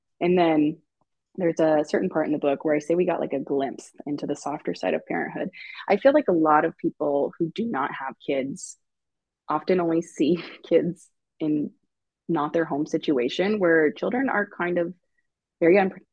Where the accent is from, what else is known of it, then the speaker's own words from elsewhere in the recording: Nebraska, United States; probably because I'm from Nebraska.